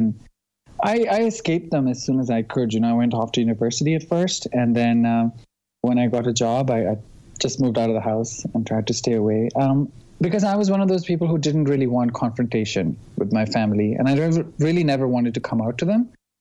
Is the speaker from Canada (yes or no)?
no; Pakistan; we come from Pakistan and everyone's pretty much similar looking, different shades of brown, you know?